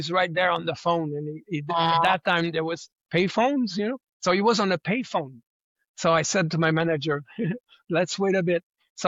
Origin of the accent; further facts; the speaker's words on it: Montreal, Quebec, Canada; So I said to him, I said, I'm from Montreal. I'm